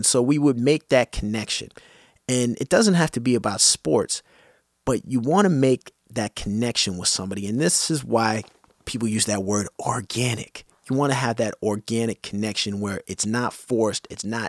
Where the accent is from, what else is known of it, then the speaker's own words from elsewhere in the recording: Canada; But I will often wear a Toronto Blue Jays hat, or something that is Toronto, or something that is Canadian, because right away that's going to signal to somebody that I'm Canadian.